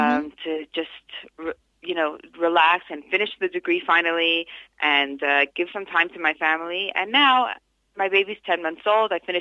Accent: Los Angeles, California, United States; also born or lived in South Africa; now in Beit El, Israel; I was born in South Africa. I grew up in Los Angeles. And now I live in Beit El, Israel.

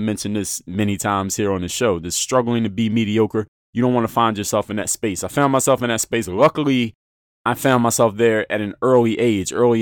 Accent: Philadelphia, Pennsylvania, United States; moved away as an adult; That's where I was born and raised. I moved out of Philadelphia at age 24. So born and raised in Philly.

